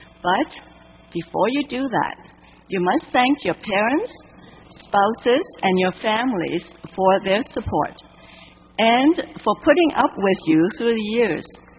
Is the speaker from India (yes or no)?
no; Hong Kong; I learned from my family while growing up in Hong Kong that recognition of success is measured by one's contributions to society.